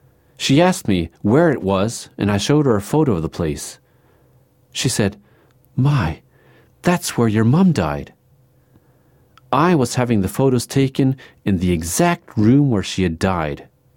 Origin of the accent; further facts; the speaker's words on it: Northern Plains, United States; also born or lived in South Dakota / Minnesota; I am what they call a Dakota Sioux. We are from the Northern Plains in South Dakota and Minnesota area of the United States.